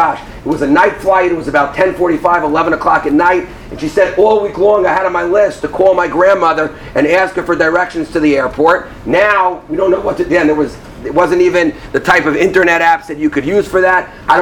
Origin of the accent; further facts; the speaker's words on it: Teaneck, New Jersey, United States; moved away as an adult; now in Israel; So I grew up in Bergen County. I grew up in Teaneck, New Jersey, and I attended a year in Israel, then went back to America, got married.